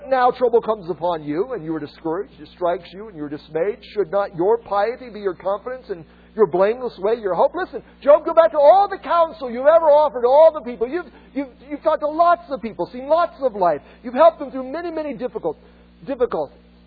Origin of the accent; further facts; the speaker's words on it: Iowa, United States; I'm from Iowa, believe me.